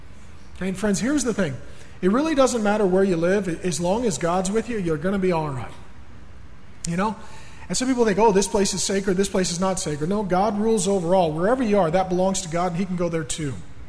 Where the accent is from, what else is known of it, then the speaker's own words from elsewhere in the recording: Seattle, Washington, United States; I came from Seattle. I got saved. I was in a good church. Wasn't sure I want to come back.